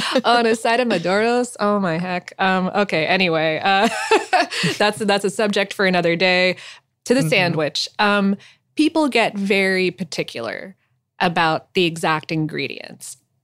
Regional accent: Coral Springs, Florida, United States; I grew up in Fort Lauderdale or a suburb of Fort Lauderdale called Coral Springs.

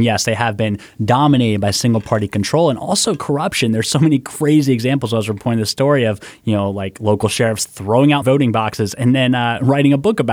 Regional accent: Georgia, United States; hey, man, I'm from Georgia. I get it.

